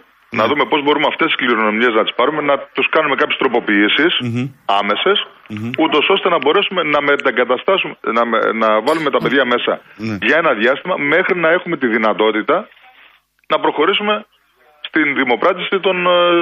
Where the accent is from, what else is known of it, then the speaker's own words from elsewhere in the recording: Crete, Greece; Επειδή εγώ έρχομαι από την Κρήτη και στην Κρήτη έχουμε ίσως το μικρότερο πρόβλημα σε σχέση με αυτό το κομμάτι